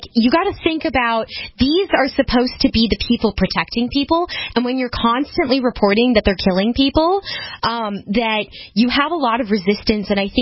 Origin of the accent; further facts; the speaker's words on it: Ohio, United States; I'm actually from Ohio, so I hope you're having fun there, but you should move here.